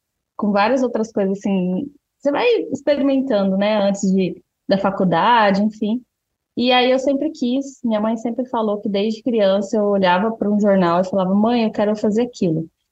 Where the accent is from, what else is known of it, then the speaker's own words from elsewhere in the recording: Cuiabá, Mato Grosso, Brazil; Sou cuiabana, né, tenho 30 anos, meu pai é cuiabano, minha mãe é nordestina, lá de Alagoas, lá daquela terra linda que é Maceió